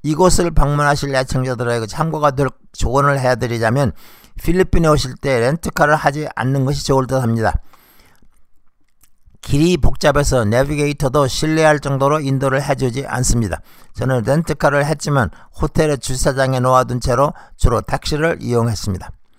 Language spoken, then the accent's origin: Korean; South Korea; 제가 한인이라고 말하면 무척 반가워해 주었습니다.